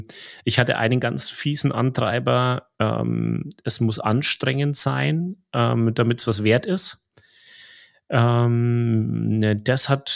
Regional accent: Bavaria, Germany; accent: rolled R; Also man hört das Rollen der R, ich komme aus Oberfranken.

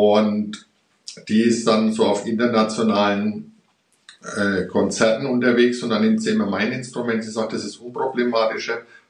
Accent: Erlangen, Bavaria, Germany; Ich bin in Erlangen aufgewachsen. Das ist ja so die Nachbarstadt von hier, Bubenreuth.

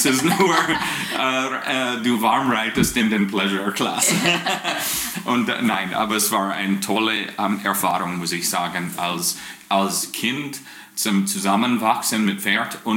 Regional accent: Oak Lake, Manitoba, Canada; German is a second language; moved away; also born or lived in Moosomin, Saskatchewan; dann ich war so 5 Jahre alt, wir sind nach Oak Lake, Manitoba umgezogen. Meine Eltern haben ein Ranch gefunden und das war ihre Traum immer, und ja, als seit ich 5 Jahre bin ich in Oak Lake, Manitoba

